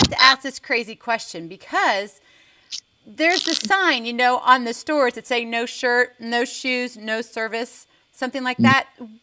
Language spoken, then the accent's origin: English; Hawaii, United States; I mean, I'm from Hawaii, and so part of the tradition there is, you know, before you enter the home, you remove your shoes.